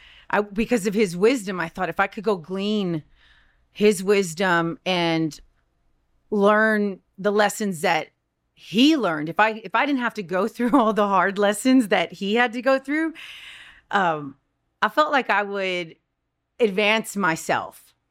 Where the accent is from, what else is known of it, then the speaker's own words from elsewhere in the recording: Texas, United States; it's a privilege, I feel, to be born and raised in Texas